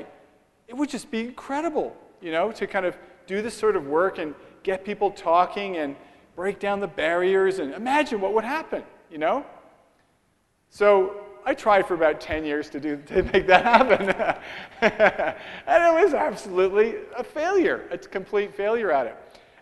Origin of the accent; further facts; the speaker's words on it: Canada; moved away as an adult; I'm Canadian originally, then I studied in the UK.